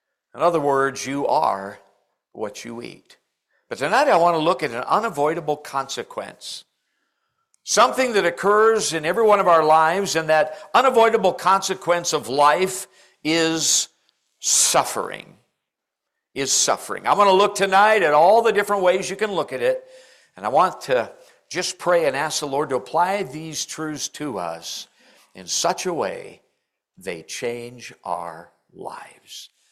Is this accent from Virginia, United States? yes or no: no; Alaska, United States; And I am from Alaska, but the time zone's not that extreme.